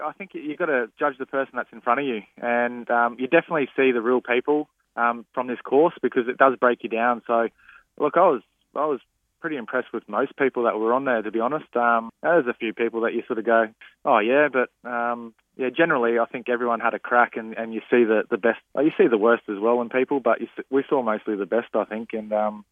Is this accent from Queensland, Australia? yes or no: yes; Townsville, Queensland, Australia; so growing up in Townsville, the Lavrack Barracks is right there, and they try to recruit when you're leaving high school.